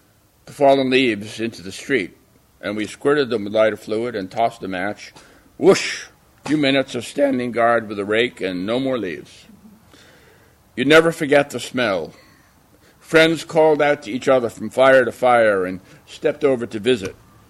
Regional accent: Massachusetts, United States; also born or lived in Boston; As I mentioned, I grew up in Massachusetts. I spent several happy years in Boston.

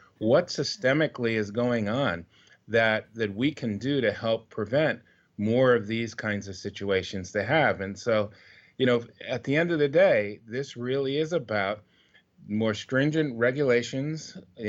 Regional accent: New York, United States; So let me first say, both as a New Yorker and one who lived through 9/11

